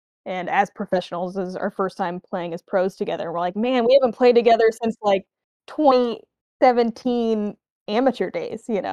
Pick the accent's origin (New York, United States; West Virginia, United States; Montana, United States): Montana, United States; Missoula; The first tournament I played was Zootown Open, which is in my hometown, Missoula.